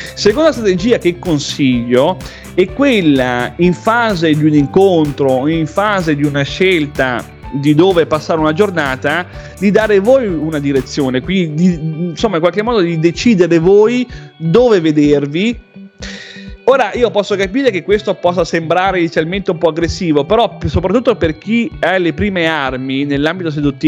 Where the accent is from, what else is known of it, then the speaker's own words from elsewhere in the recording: Rovereto, Trentino-Alto Adige, Italy; io sono di Rovereto